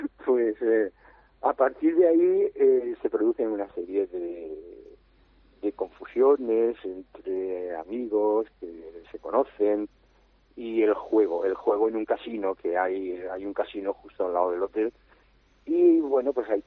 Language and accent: Spanish; Vera, Andalusia, Spain; Yo recuerdo de niño en Vera que vino una compañía con una carpa